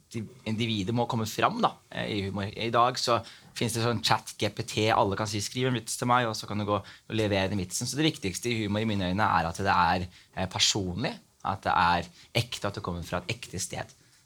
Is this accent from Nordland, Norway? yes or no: no; Skien, Vestfold og Telemark, Norway; also born or lived in Somalia; Greit, jeg kommer fra Skien. Eller fra Somalia først og fremst, men også fra Skien.